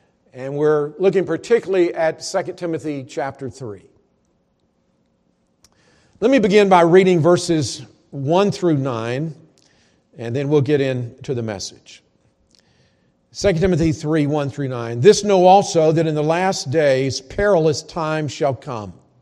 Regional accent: Alabama, United States; also born or lived in Georgia / South Carolina / Tennessee / North Carolina; now in New Jersey, United States; Born in Georgia, raised in Alabama, schooled in South Carolina, youth pastored in Tennessee, pastored in North Carolina. My mom's from Florida, my dad's from Southeast Alabama.

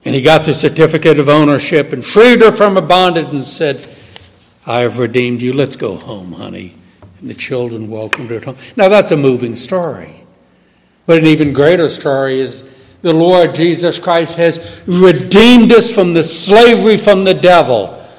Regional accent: Southern United States, United States; You know, I'm from the South

